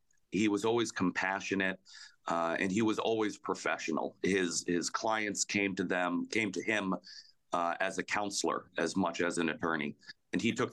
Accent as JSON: {"language": "English", "town": "Siesta Key", "region": "Florida", "country": "United States", "tie": "born or raised there", "said": "I grew up on the Gulf Coast of Florida in a beach town called Siesta Key, and I have one older sister."}